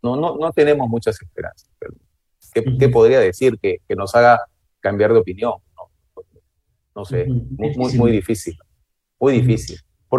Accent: Peru; No somos estúpidos los peruanos, creo, ¿no?

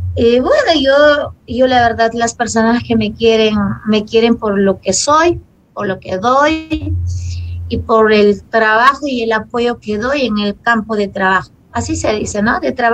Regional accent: Lima, Peru; Yo me siento muy afortunada de ser una peruana, madre campesina, y ser, pues a veces considerarme limeña. En realidad no hablo como limeña, no tengo la papa en la boca

